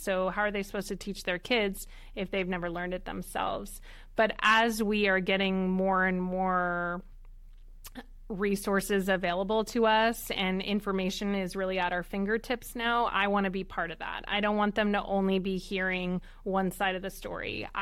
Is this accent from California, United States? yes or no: yes; California, United States; I grew up in the Bay Area of California near San Francisco, and we just didn't have those resources available in my area.